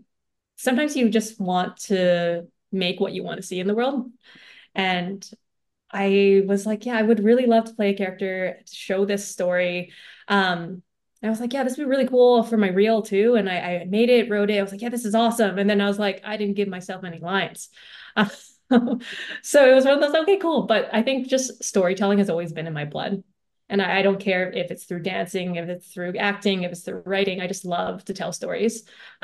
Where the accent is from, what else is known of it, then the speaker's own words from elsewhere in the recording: Canada; especially being Asian Canadian, you could definitely see the differences in approach between Western and Eastern ideologies and how you approach mental health.